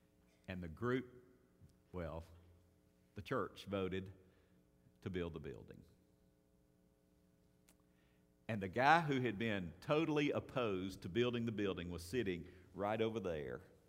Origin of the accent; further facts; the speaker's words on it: Vicksburg, Mississippi, United States; When I was growing up in Vicksburg